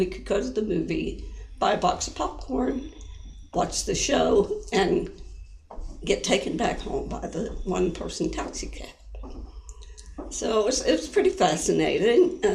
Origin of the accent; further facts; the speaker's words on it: West Virginia, United States; Well, I was born in West Virginia.